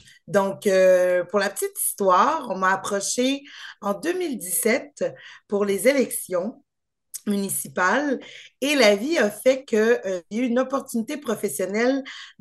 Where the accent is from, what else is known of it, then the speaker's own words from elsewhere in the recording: Quebec, Canada; vous parliez du fait que je viens des cantons de l'Est.